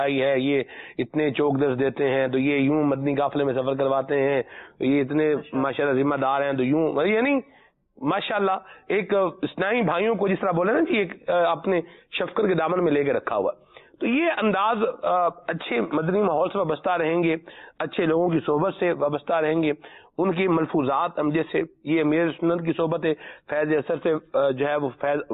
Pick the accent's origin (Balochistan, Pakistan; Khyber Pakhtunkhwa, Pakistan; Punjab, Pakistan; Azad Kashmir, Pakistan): Khyber Pakhtunkhwa, Pakistan; خیبر پختونخوا جو ہمارا صوبہ ہے تو اس کا علاقہ ہے شہر ہے مردان